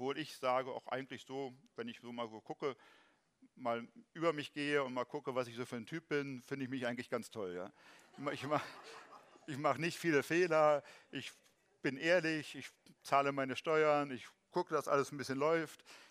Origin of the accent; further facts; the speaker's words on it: East Germany, Germany; ich bin ja ostdeutsch sozialisiert, ich bin in der DDR groß geworden.